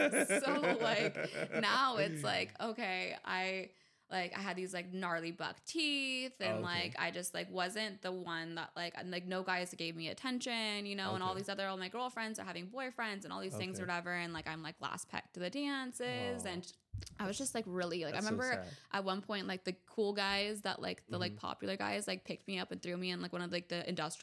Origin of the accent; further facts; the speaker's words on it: San Diego, California, United States; So I grew up in Pacific Beach.